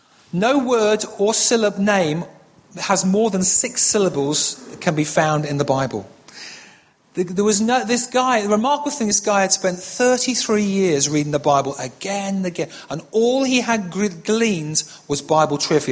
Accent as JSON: {"language": "English", "region": "Yorkshire and the Humber", "country": "United Kingdom", "said": "I come from Yorkshire, so he's one of my favourites."}